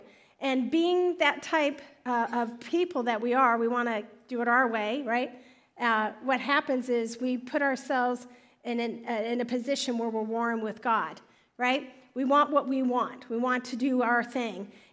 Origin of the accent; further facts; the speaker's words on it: United States; Man, I grew up. I'm American, right? I know who Jesus is.